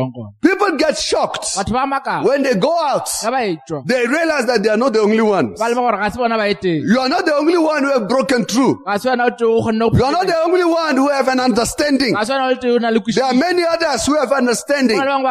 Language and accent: English; South Africa; now in United Kingdom; I realized, oh, the problem of South Africa, I thought I've left it back home.